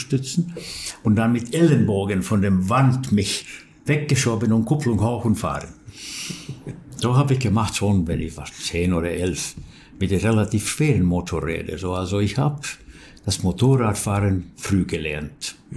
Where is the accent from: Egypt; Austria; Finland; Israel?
Finland; Turku, Southwest Finland; dass in Turku, wo ich wohnte und wo ich geboren bin